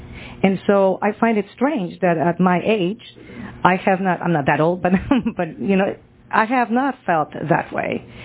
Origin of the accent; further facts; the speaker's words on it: Guatemala; English is a second language; now in United States; I come originally from Guatemala, and I'm obviously Hispanic.